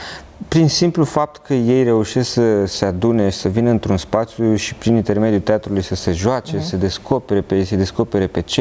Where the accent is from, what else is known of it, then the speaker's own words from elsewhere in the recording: Bucharest, Romania; poate și pentru că am copilărit în Rahova, limbajul la mine era mai accesibil